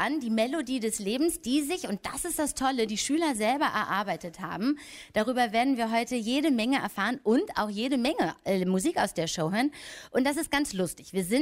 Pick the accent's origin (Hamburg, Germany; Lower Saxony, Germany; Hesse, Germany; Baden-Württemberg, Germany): Lower Saxony, Germany; Hanover; Also wir, ich komme aus Hannover, wir haben das immer gesungen und tütenweise Süßigkeiten nach Hause geschleppt.